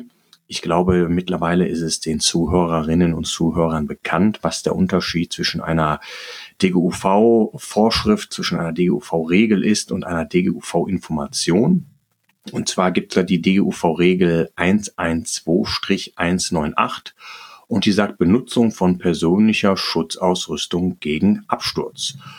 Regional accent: North Rhine-Westphalia, Germany; bei uns im Rheinland, im Ruhrgebiet

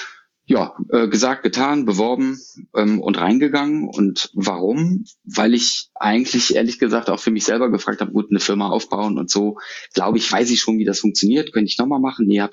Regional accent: Düsseldorf, North Rhine-Westphalia, Germany; born or raised there

